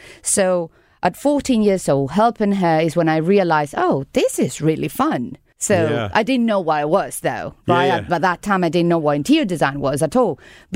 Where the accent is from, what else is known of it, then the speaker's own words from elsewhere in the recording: Caracas, Capital District, Venezuela; English is a second language; now in San Luis; from Venezuela. I grew up in Caracas. I don't know if you know where is that, but that is in Latin America. And due to the situation of my country, well, I ended up being here in San Luis.